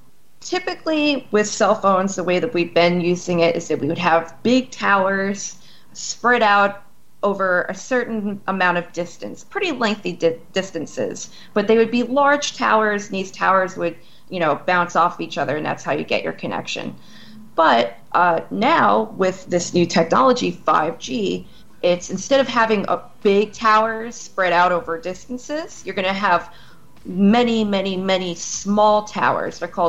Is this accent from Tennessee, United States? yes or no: no; New York, United States; of course, being a New Yorker, it's interesting to go to a place like Sydney.